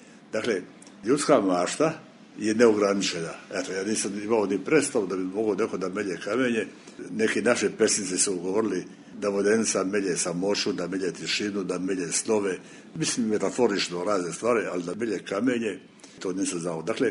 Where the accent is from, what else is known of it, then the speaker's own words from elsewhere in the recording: Šibenik, Šibenik-Knin County, Croatia; ja sam iz Šibenika, mi smo doživjeli strahovito bombardovanje 1944. godine od strane saveznika.